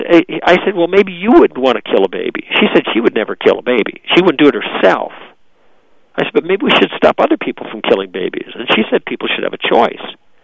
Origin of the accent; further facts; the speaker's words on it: Chicago, Illinois, United States; now in Los Angeles, United States; I was raised in Chicago. Now I live out on the West Coast in Los Angeles